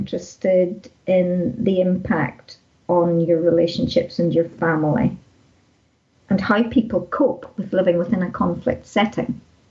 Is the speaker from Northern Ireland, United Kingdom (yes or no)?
yes; Northern Ireland, United Kingdom; growing up in Ulster at the height of the Troubles